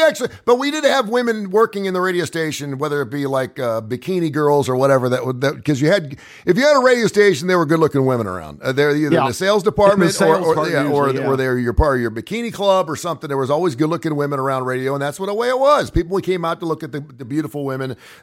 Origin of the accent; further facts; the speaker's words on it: Cincinnati, Ohio, United States; the two questions I always get when I tell them I'm from Cincinnati